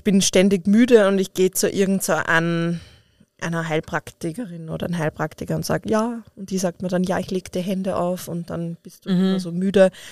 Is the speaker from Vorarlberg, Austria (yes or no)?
no; Vienna, Austria; ich bin Wienerin.